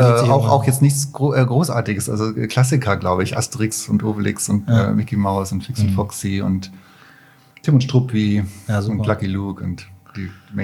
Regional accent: Poland; born there; ich bin ja in Polen geboren

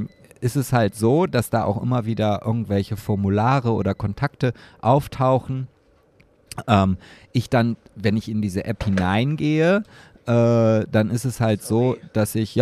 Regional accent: Oldenburg, Lower Saxony, Germany; wenn ich das nächste Mal in meiner Heimat Oldenburg bin

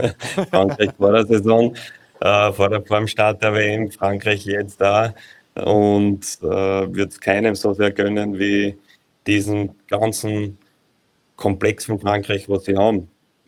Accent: Austria; Also da ist ähnlich wie bei uns in Österreich

